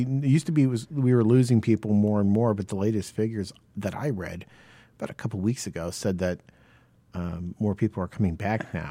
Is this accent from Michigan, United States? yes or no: no; Pennsylvania, United States; now in Dayton, United States; And I'm like, I'm from Pennsylvania. You know, I know I'm used to driving in the snow